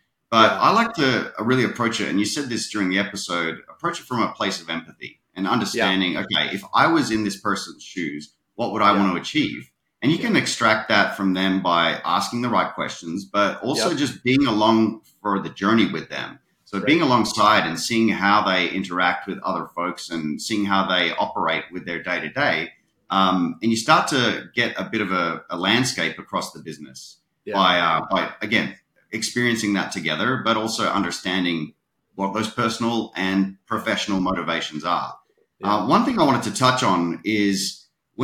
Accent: Australia; accent: Australian; I was working for a number of different ISVs, both in Australia, you can probably tell by my accent, and obviously in the Americas as well.

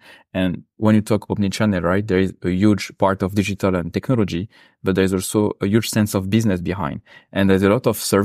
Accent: France; accent: French; English is a second language; spoiler alert, I'm French. You will notice with my accent.

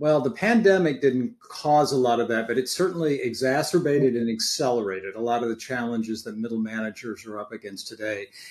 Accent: St. Louis, Missouri, United States; also born or lived in Phoenix; spent a long time at BJC in my hometown of St. Louis, and then as the CEO of the Children's Hospital in Phoenix.

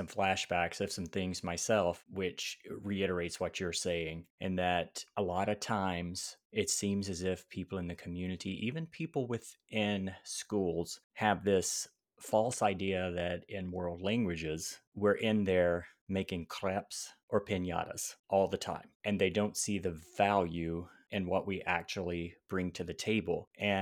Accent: the South, United States; now in Los Angeles, United States; I used to be in the South myself. I mean, I'm out in Los Angeles now, but I'm originally from the South.

